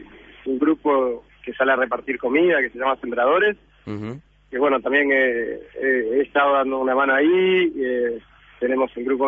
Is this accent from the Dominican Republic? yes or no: no; Uruguay; a nosotros como jóvenes uruguayos.